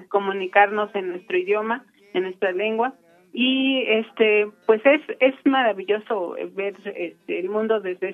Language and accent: Spanish; Santo Tomás, Michoacán, Mexico; first language Purépecha; Spanish is a second language; soy originaria de la comunidad de Santo Tomás, municipio de Chinchota, y soy hablante de la lengua purépecha en el estado de Michoacán.